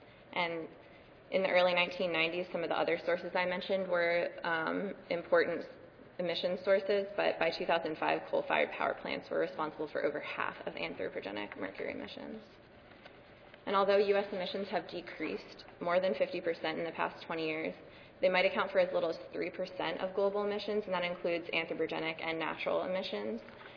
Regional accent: Delaware, United States; including my home state of Delaware

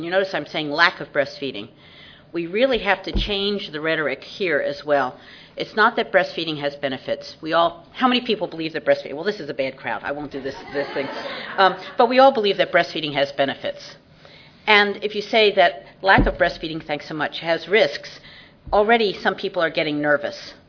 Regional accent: United States; I grew up in the United States. I've lived in the United States. I've worked in 50 countries.

